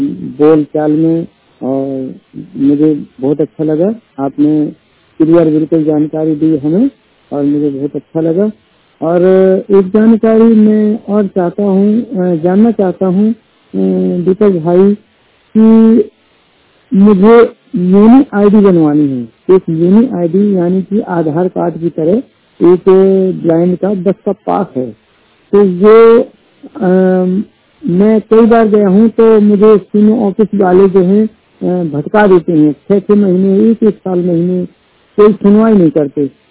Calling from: Hamirpur, Uttar Pradesh, India; I live in the Hamirpur, Uttar Pradesh.

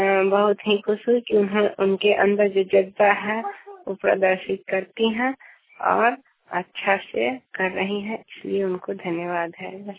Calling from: Saraiya, Bihar, India; ग्राम post विकास थाना सरैया जिला मुजफ्फरपुर बिहार से बोल रही हूँ।

